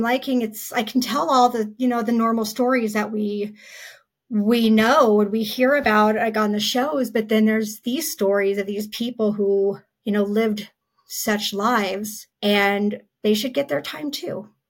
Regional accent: Colorado, United States; because I grew up in Colorado, and it wasn't until last couple of years that I even learned about the so-called thing.

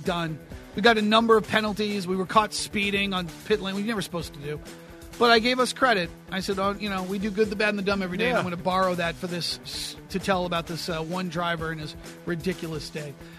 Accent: New England, United States; Oh, I'm from New England, so I know where Merrimack is.

